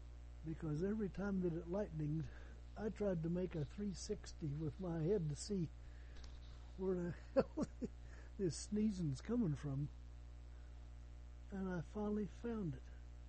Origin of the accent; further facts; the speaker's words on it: Kinsley, Kansas, United States; I was from Kinsley, Kansas, you know.